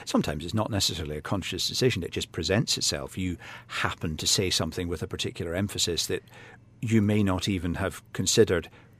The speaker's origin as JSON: {"language": "English", "town": "Glasgow", "region": "Scotland", "country": "United Kingdom", "tie": "born or raised there"}